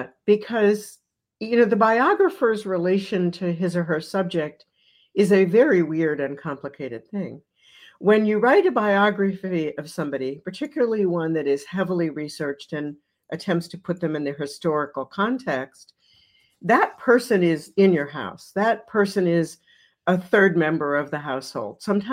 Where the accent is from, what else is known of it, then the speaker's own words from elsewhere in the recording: United States; Now, I'm an American. I'm a modern American. I'm a modern American feminist, and I'm a Jew.